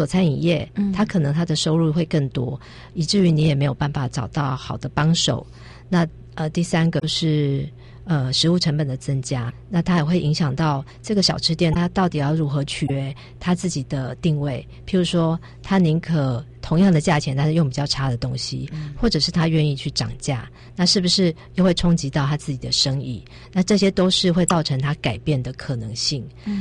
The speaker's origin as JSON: {"language": "Chinese", "country": "Taiwan", "said": "也就是我们台湾人来说的话比较适口的一个味道"}